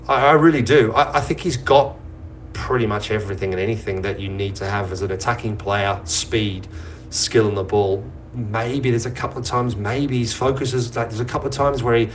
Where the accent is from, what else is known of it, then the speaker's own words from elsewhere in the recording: Australia; This is what we dreamed of as guys growing up, young footballers growing up in Australia, my generation of players.